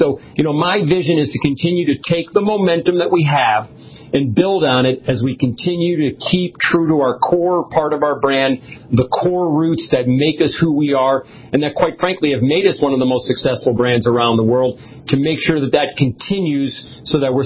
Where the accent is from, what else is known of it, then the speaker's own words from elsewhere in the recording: New Jersey, United States; my family owned an Italian deli growing up in New Jersey